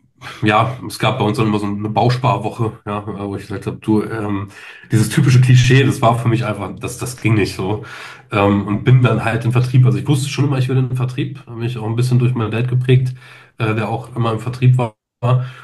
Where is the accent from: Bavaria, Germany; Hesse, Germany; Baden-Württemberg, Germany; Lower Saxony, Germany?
Lower Saxony, Germany; Braunschweig; Ja, also ich komme aus Braunschweig ursprünglich, habe hier auch mein Büro in Braunschweig.